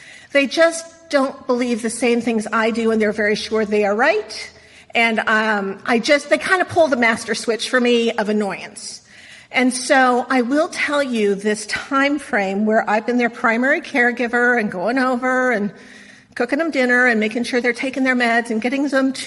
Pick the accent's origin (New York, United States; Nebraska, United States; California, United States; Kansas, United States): Kansas, United States; Wichita; And what had happened is I grew up in Wichita, Kansas, so a little north of here is Wichita, Kansas, right? And I grew up there, and there's nothing to do in Wichita, Kansas.